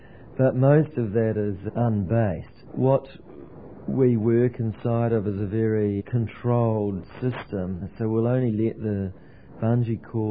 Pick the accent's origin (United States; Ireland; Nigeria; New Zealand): New Zealand; from New Zealand